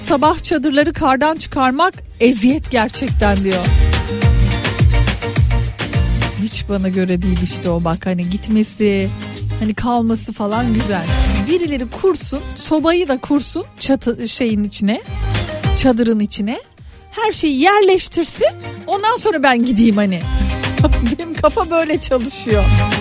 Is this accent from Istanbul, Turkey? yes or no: no; İzmir, Turkey; bir İzmirli olarak -25 derecede terlediğimi bilirim Tunceli'nin dağlarında.